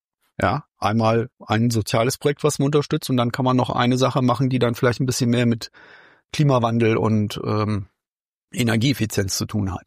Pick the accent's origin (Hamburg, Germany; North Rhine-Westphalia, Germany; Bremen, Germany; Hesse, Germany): Bremen, Germany; ich komme aus dem Norden in Bremen